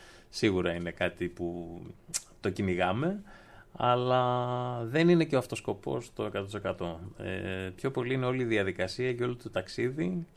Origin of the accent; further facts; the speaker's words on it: Serifos, South Aegean, Greece; είμαι από Σέριφο.